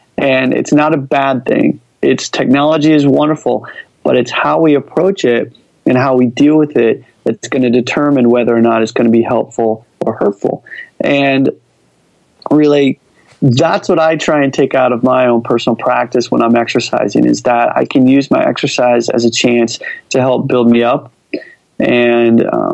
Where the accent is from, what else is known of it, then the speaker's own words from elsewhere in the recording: Wichita, Kansas, United States; So interestingly enough, I mentioned I come from Kansas, and so where I grew up is in Wichita, Kansas.